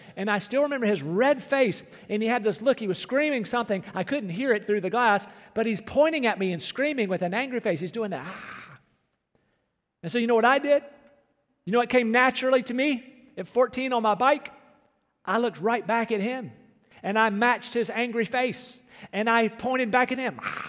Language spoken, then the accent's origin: English; Rocky Mount, North Carolina, United States; When I was about 14 years old, I was riding my bicycle in my hometown of Rocky Mount.